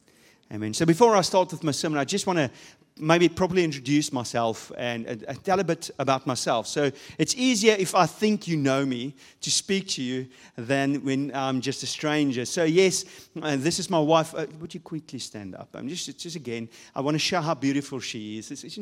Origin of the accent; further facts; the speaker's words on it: South Africa; first language Afrikaans; English is a second language; Obviously, you can hear me being South African and Afrikaans, actually. I actually only use English as self-defense.